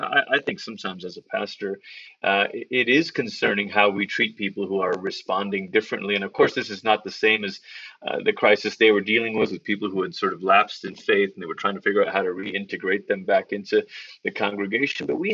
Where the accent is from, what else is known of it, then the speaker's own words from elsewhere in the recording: Malaysia; I grew up in Malaysia, and we had this version of kind of flat, flaky bread, sort of like Indian naan bread that was called roti.